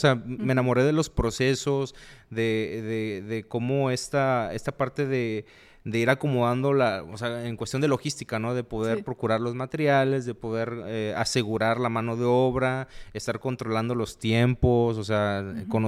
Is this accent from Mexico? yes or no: yes; Tabasco, Mexico; Yo soy de Tabasco.